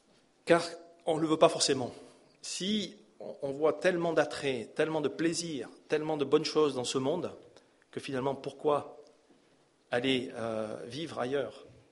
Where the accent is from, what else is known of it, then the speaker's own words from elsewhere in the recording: Bern, Switzerland; je suis allemand, je suis originaire de Berne, moi. Mais vous savez, mon suisse allemand, c'est une catastrophe.